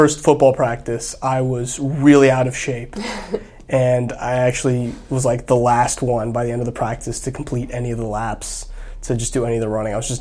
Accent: Brooklyn, New York, United States; also born or lived in Hackensack; I'm mixed race. I was born and raised in Park Slope, Brooklyn.

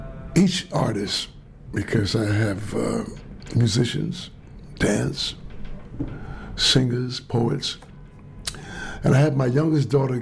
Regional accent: Brooklyn, New York, United States; And I'm from Brooklyn, New York. I was born on Albany Avenue in 1926.

